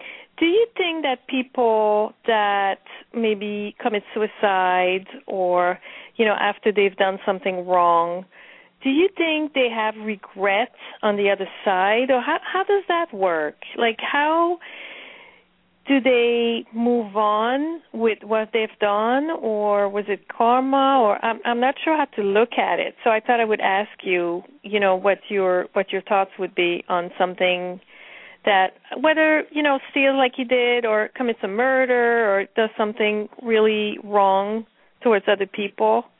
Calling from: New Jersey, United States; I'm calling from New Jersey.

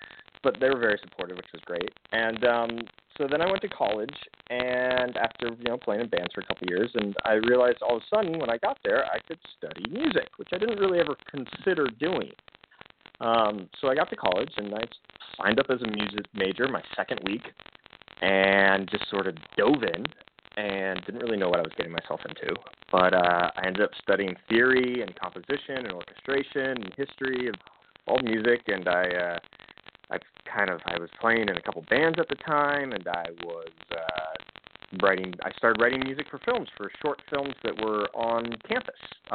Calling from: Hollywood, California, United States; Hollywood, California.

